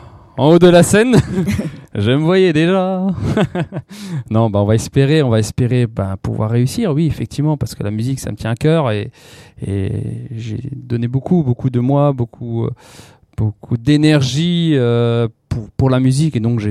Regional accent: Strasbourg, Grand Est, France; vous savez que je viens de Strasbourg, je suis un Alsacien.

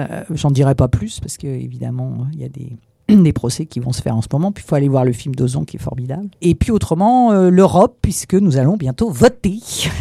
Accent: Paris, Île-de-France, France; dans Paris, parce que je suis parisienne et que j'adore la capitale.

